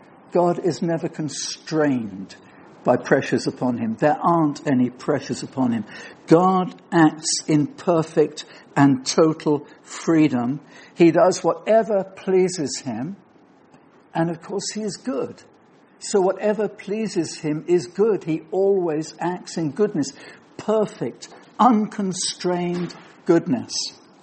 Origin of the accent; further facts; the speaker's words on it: United Kingdom; You know, we're British, we tend to moan about the weather.